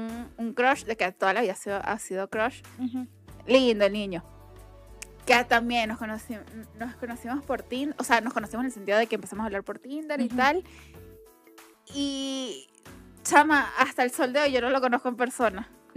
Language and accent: Spanish; Guatemala; now in Ecuador; Que yo me vine de Guatemala para que en Guatepeor.